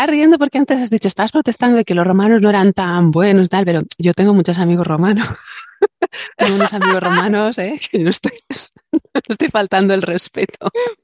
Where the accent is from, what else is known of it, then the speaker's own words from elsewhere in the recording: Spain; aquí en mi tierra, la mayoría de las iglesias, bueno, y todo el sur de España, tienen la base cristiana, luego la parte musulmana y luego otra vez cristiana de todos los que han pasado por ahí, ¿no?